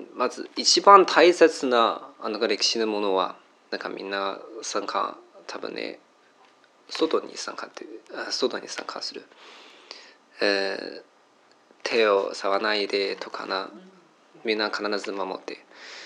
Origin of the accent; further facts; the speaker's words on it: China; Japanese is a second language; 私は出身地は中国ですね。